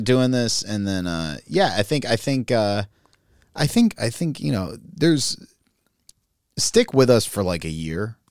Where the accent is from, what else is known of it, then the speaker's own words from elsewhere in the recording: Los Angeles, California, United States; I'm from Los Angeles. I run a successful podcast.